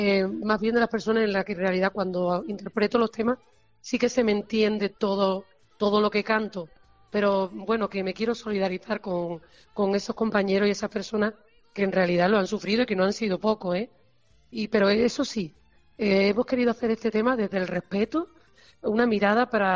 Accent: Andalusia, Spain; accent: Andalusian; yo también defiendo mi acento, además yo ceseo y a mucha honra, como yo digo.

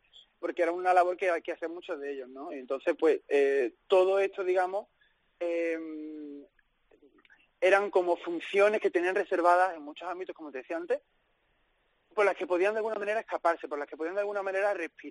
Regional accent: Seville, Andalusia, Spain; Yo que vengo de Sevilla

